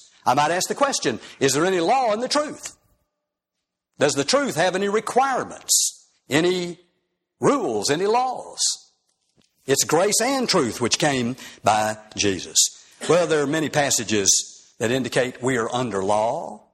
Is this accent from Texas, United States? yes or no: yes; Houston, Texas, United States; Back in 1988, when I grew up in Houston, Texas